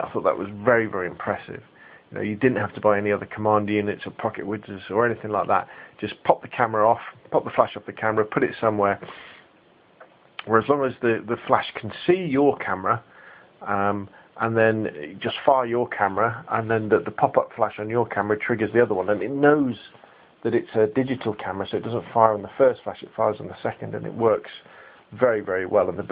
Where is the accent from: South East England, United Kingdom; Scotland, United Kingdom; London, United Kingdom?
South East England, United Kingdom; Gosport; Gosport is my hometown.